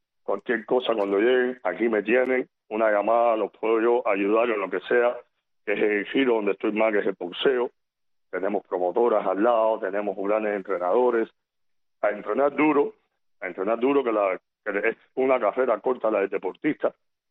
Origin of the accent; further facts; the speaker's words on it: Cuba; como buen cubano